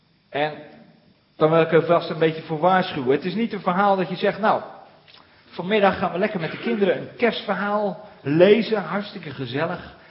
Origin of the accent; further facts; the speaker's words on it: Middelburg, Zeeland, Netherlands; moved away as an adult; also born or lived in Friesland; now in Veendam, Netherlands; Ik ben geboren en getogen in Middelburg, dus de hoofdstad van Zeeland. En uiteindelijk rond een jaar of 20 naar het midden van het land verhuisd, daar mijn studie gedaan. Vervolgens voorganger geworden in Friesland en nu 4 jaar voorganger in de baptistengemeente in Veendam.